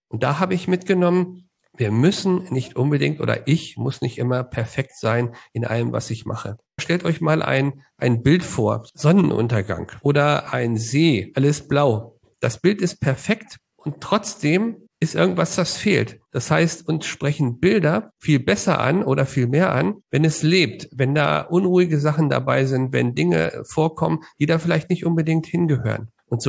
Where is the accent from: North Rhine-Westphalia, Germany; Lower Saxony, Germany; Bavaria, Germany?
Lower Saxony, Germany; Hanover; Ursprünglich komme ich aus Hannover.